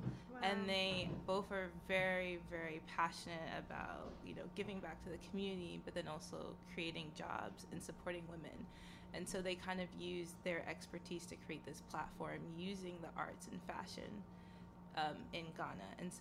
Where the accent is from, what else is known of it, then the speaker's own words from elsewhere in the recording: California, United States; I grew up in California. My family is Colombian from Cali.